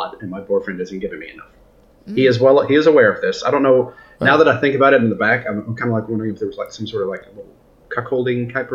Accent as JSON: {"language": "English", "country": "United States", "lives_now": "Canada", "said": "I'm an American working in Canada. I'm only here for like 2 weeks."}